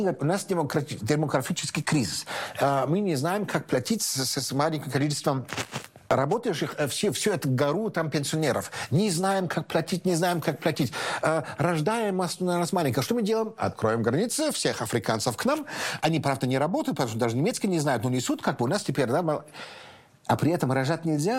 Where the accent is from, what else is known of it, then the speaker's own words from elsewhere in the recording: Germany; И когда я вырос в Германии, еще куча были мелких фермеров.